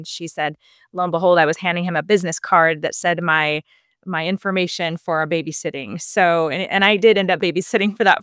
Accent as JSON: {"language": "English", "town": "Lenox", "region": "Iowa", "country": "United States", "tie": "born or raised there", "lives_now": "Omaha, United States", "said": "So I was raised in Lenox, Iowa. So just about an hour and a half outside of my current home city, which is Omaha, Nebraska. So okay. Very Midwestern girl here."}